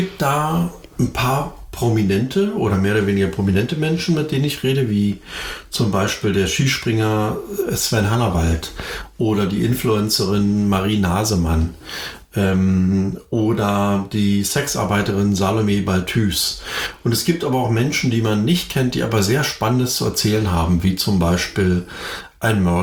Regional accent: East Germany, Germany; Ich habe immer Kater gesagt, aber ich bin Ostdeutscher.

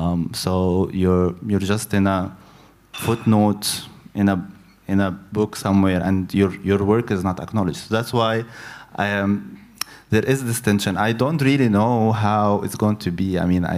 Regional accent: Upper Egypt, Egypt; I went to a university to do my bachelor in my hometown, which is a small town in south of Egypt that is marginal by Egyptian standards.

